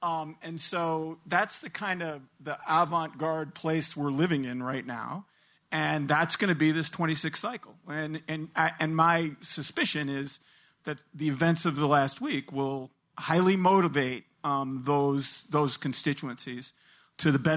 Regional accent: Ann Arbor, Michigan, United States; I grew up in Ann Arbor, Michigan.

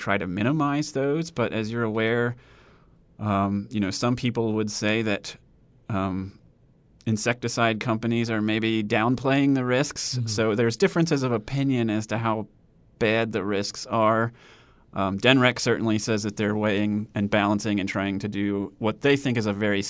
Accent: Delaware, United States; born or raised there

